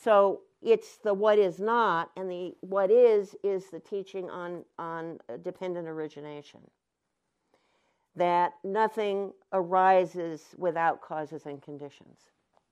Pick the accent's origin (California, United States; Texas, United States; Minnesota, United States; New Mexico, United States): California, United States; I said, no, I'm from the Anderson Valley.